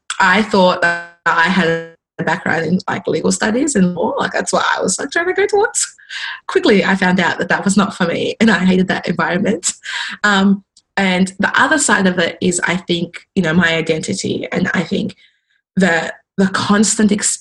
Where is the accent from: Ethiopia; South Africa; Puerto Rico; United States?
Ethiopia; okay, they're from Nigeria, I'm from Ethiopia. We have like no language.